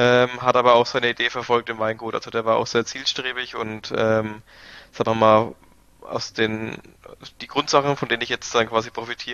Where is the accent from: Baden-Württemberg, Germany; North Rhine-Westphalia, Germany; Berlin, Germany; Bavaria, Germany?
Bavaria, Germany; Iphofen; Genau, also ich komme aus Iphofen, Unterfranken, Gipskäuber, unser Boden, ist meine Heimat, das verbinde ich ganz stark mit Iphofen. Ich bin hier aufgewachsen, war zwar mal weg, aber bin natürlich wieder zurückgekommen. Und hier sind meine Wurzeln einfach.